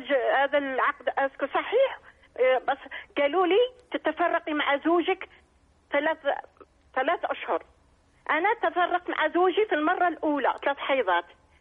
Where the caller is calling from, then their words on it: France; أنا أتكلم معك من فرنسا.